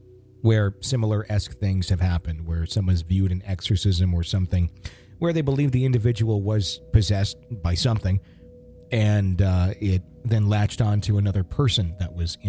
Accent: Fond du Lac, Wisconsin, United States; Yeah, that it's a place called Trinity, and it's in my hometown, Fond du Lac, Wisconsin, and it's now a restaurant.

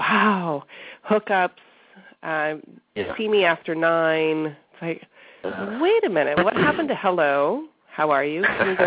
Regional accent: the South, United States; growing up in the Bible Belt in the South being, you know, the tallest girl and the most outspoken and the strongest

